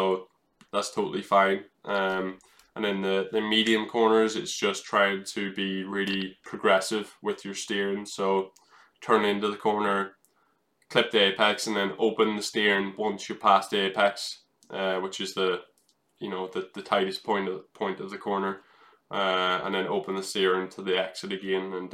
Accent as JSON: {"language": "English", "country": "Ireland", "tie": "born or raised there", "said": "that's what I grew up in Ireland, where you have bumpy tarmac."}